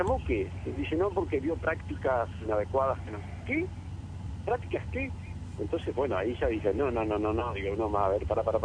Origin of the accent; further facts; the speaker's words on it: Tacuarembó, Uruguay; born there; now in El Pinar, Uruguay; yo nací en Tacuarembó pero vivo en Alpinar